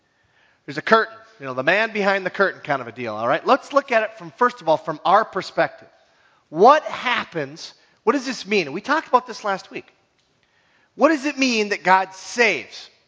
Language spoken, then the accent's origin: English; Minnesota, United States; because man, I'm from the Iron Range.